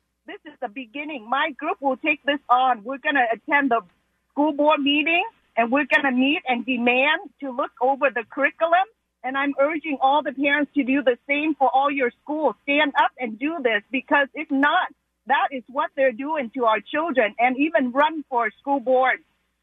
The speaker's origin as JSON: {"language": "English", "country": "Vietnam", "moved": "yes", "said": "You know, I came here from Vietnam as, you know, to I fled Vietnam. That's a communist country, you already know. And today marks the 46th year of the fall of our country, taken over by communists."}